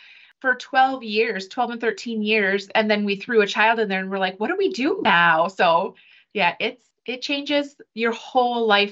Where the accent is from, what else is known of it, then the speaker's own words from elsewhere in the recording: Minnesota, United States; Yeah. So I am from Minnesota. I'm a North girl.